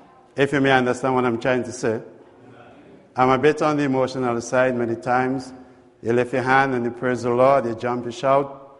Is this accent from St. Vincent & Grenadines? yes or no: yes; St. Vincent & Grenadines; I'm from Sweet St. Vincent